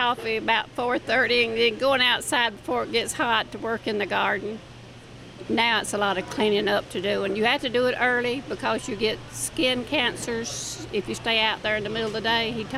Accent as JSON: {"language": "English", "town": "Town Creek", "region": "Alabama", "country": "United States", "said": "I'm from Town Creek, Alabama, and we do a few vegetables and muscadines right now."}